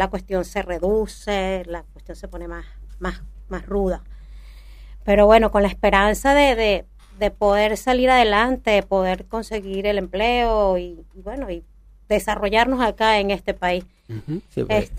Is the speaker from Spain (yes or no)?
no; Venezuela; moved away; Como todos venezolanos, todos los que hemos estado acá, todos los que nos vemos en esto, saben que no es fácil.